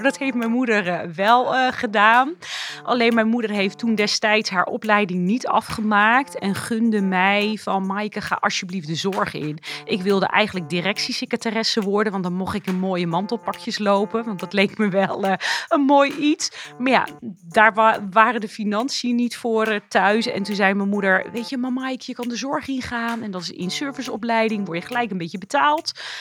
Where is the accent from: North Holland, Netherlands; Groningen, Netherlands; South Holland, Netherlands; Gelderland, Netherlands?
South Holland, Netherlands; Ridderkerk; Ik kom uit Ridderkerk. Ik ben 26 jaar getrouwd.